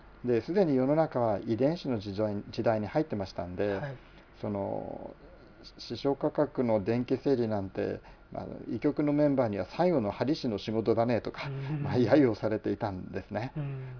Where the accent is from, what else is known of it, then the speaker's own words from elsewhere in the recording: Mito, Ibaraki, Japan; 私は水戸の出身です。